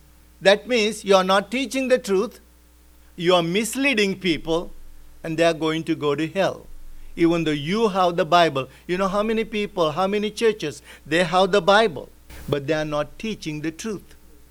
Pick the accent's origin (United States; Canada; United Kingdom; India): India; English is a second language; moved away; When I came from India, in India, there are so many religions. So I had freedom. I could go to Muslim religion. I was studying in Hindu school.